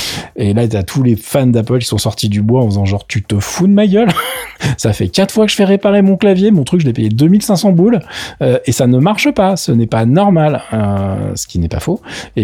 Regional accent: France; parce que je suis français, je fais ce que je veux

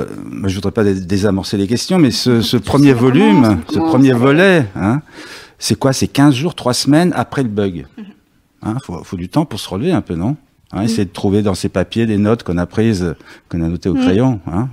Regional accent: Belgrade, Serbia; French is a second language; now in France; Tout ça, je l'ai développé au cours de mon enfance à Belgrade. Hein, c'était en ex-Yougoslavie, un pays qui n'existe plus. Et lorsque je suis arrivé en France, je découvre tout d'un coup la langue française.

